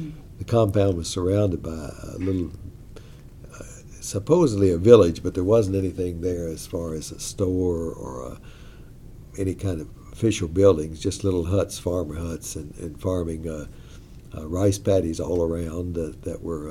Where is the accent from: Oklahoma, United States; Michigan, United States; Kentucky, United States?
Kentucky, United States; Carlisle; also born or lived in Frankfort; I grew up in Carlisle, Kentucky, except for 4 years in Frankfort, and went to Millersburg Military and then on to University of Kentucky